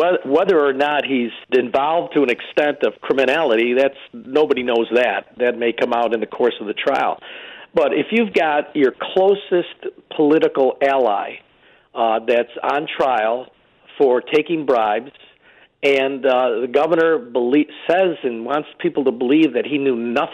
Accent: Syracuse, New York, United States; Stephanie and Miner and I are good friends. We're both from the Syracuse area.

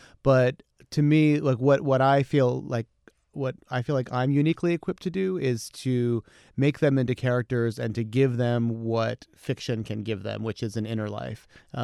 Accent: Delaware, United States; I mean, that's all true for me, except I'm from Delaware, not Jersey, but they're right next door to each other.

